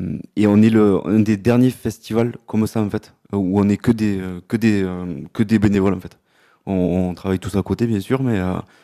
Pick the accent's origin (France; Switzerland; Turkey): France; Rousson, Occitanie; born there; Dans le Gard, ouais, c'est mon village natal. C'est donc au nord de l'Est, côté Ardèche.